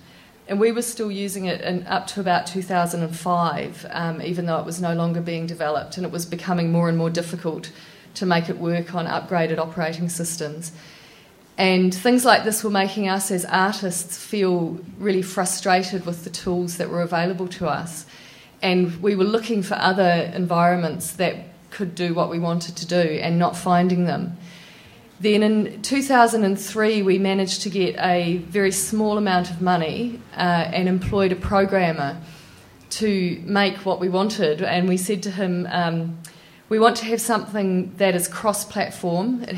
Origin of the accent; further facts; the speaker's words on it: New Zealand; I'm from New Zealand